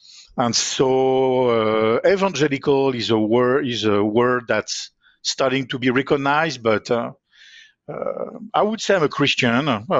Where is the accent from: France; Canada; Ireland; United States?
France; English is a second language; I was born in France. I was raised in France. I would say in a light Catholic environment